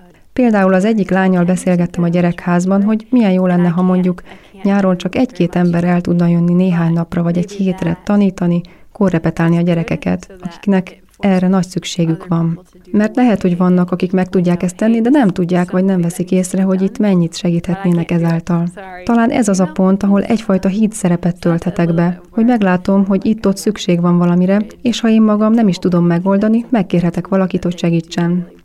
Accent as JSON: {"language": "Hungarian", "country": "United States", "second_language": "Hungarian", "said": "Amerikának, legalábbis azon a részén, ahonnan én származom, ezek természetes dolgok."}